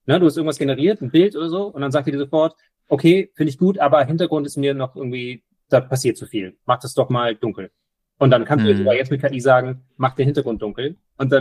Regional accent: Hamburg, Germany; hier der CIO und Co-Founder von Neurofresh, geboren, aufgewachsen in Hamburg, dann so ungefähr 10 Jahre im Ausland gewesen

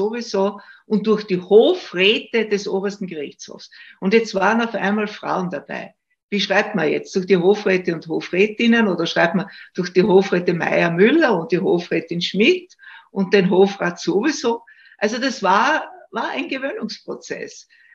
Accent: Styria, Austria; Ich komme aus der Steiermark, ich lebe ja in Graz und habe auch in Graz studiert.

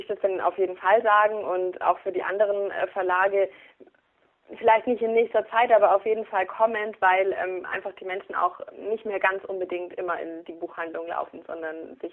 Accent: Bavaria, Germany; Aus der Nähe von Landsberg am Lech.

